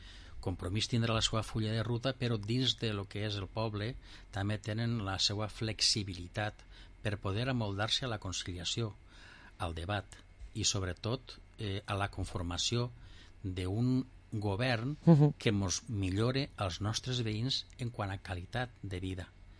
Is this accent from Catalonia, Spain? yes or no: no; Vila-real, Valencian Community, Spain; jo sóc fill de Villarreal, l'ha nascut ací, m'ha criat ací entre els barrios, conega la gent, moltíssima gent, els nostres veïns, familiars, els tinc tots ací.